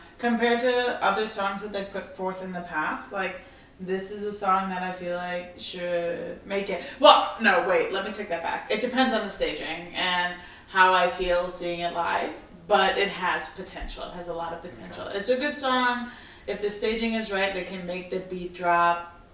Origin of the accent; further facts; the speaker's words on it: Denmark; obviously I'm from Denmark